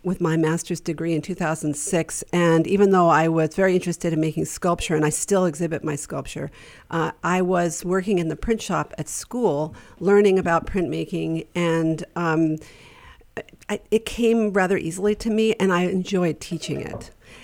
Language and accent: English; New York, United States; I think a little blind ambition. And I'm from New York.